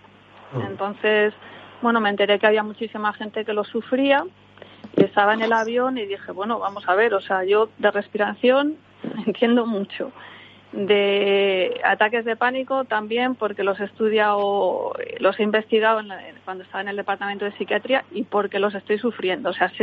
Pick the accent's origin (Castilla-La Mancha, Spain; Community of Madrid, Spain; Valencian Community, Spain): Community of Madrid, Spain; Madrid; moved away as an adult; now in Germany; Yo soy de Madrid y me vine a Alemania hace muchísimo tiempo porque me pilló la época, otra época mala, y entonces no encontraba trabajo y me vine para acá.